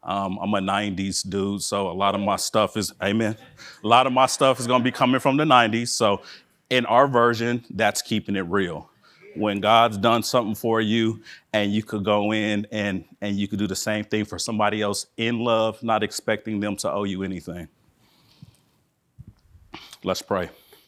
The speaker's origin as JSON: {"language": "English", "region": "California", "country": "United States", "tie": "born or raised there", "also_born_or_lived": "Fresno / Denver / Montana", "said": "I'm a Californian, born in Fresno, then immediately moved to Denver, and then moved to Montana, then moved back home to Northern California as a elementary school student."}